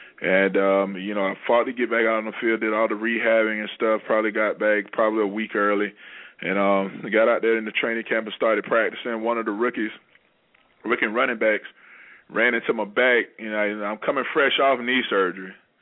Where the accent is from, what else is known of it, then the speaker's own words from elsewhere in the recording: Florida, United States; You know, even though I'm originally from Florida, you know, I consider myself a tri-state area, you know, resident.